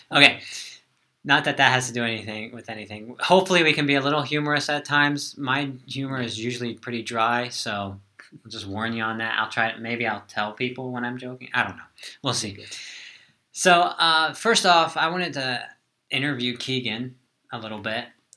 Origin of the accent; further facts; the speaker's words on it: Pennsylvania, United States; But originally I was born in York County, Pennsylvania. I went to a church. I'll combine my salvation experience with where I'm from.